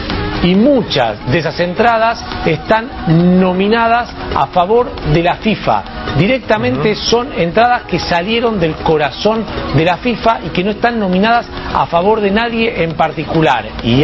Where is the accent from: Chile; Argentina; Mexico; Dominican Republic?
Argentina; teniendo en cuenta que somos argentinos y vivimos el flagelo de la reventa de los barras acá en la Argentina